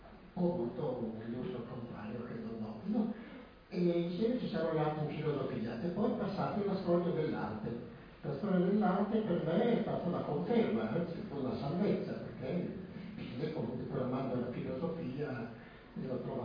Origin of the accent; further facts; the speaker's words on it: Bergamo, Lombardy, Italy; io vengo da Bergamo